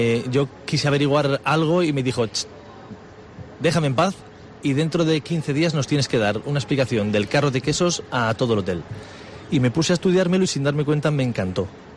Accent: Villarreal, Valencian Community, Spain; also born or lived in La Rioja; creo que lo que tengo que contestar es que soy una persona de Villarreal, que por trabajo me fui a La Rioja 4 años a aprender de hostelería

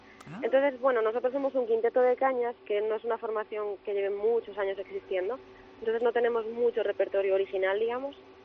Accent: Lugo, Galicia, Spain; como lucense y como gallega me hace especial ilusión.

